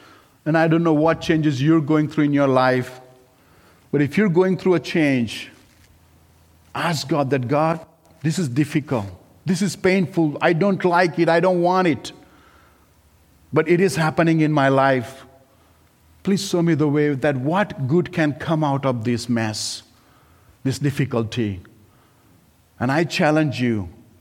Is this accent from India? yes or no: yes; India; now in United States; Now remember, I came from India.